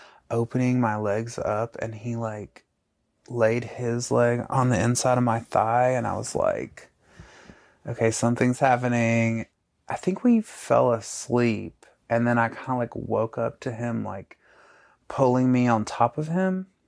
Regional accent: Alabama, United States; I grew up in North Alabama in a tiny town with, like I graduated with, 70 people, I think.

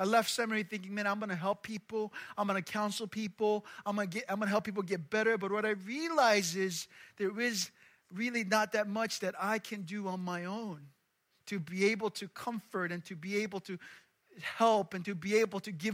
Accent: Gangwon, South Korea; English is a second language; now in United States; And, you know, I couldn't speak English. I was, you know, middle of nowhere. It wasn't like I went from Seoul to America. It was like Gangwon-do to America.

